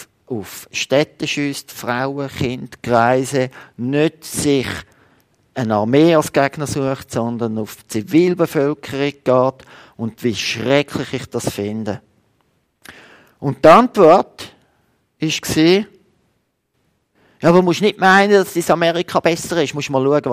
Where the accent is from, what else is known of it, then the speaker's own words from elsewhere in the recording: Switzerland; als Schweizer sind wir sowieso neutral, oder?